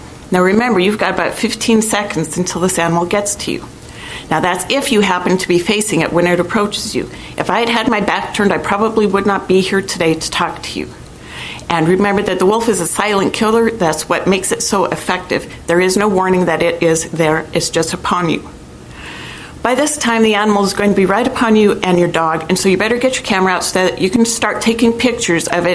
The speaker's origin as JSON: {"language": "English", "town": "Kelso", "region": "Washington", "country": "United States", "said": "and I am from Kelso."}